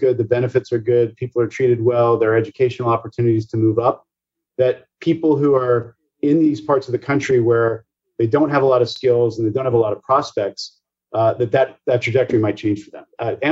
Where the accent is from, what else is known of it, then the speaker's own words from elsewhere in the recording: Pittsburgh, Pennsylvania, United States; Growing up in Pittsburgh, watching what happened as industries declined